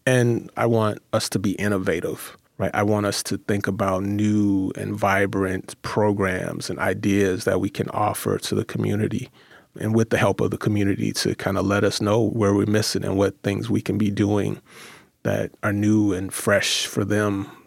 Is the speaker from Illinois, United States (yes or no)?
yes; Chicago, Illinois, United States; now in Milwaukee, United States; I'm not a native Milwaukee, and I'm from Chicago originally, and I lived in Chicago mostly all my life, except for, you know, college stints.